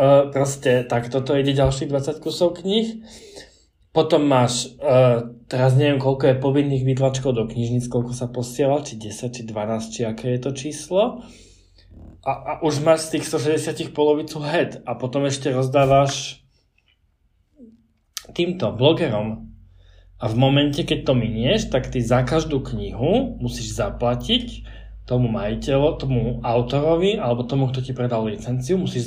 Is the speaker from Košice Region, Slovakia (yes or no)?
yes; Košice, Košice Region, Slovakia; Ja si pamätám svoju knižnicu doma na Silisku v Košiciach